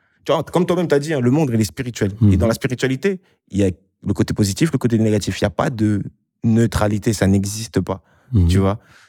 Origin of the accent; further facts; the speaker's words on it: Republic of the Congo; moi, je suis congolais. Tu vois, on aime les costumes et tout ça. Et en plus